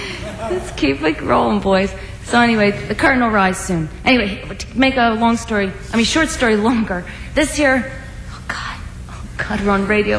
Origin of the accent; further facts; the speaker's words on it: New Jersey, United States; I'm from New Jersey. No matter what I say, I'm still from Jersey.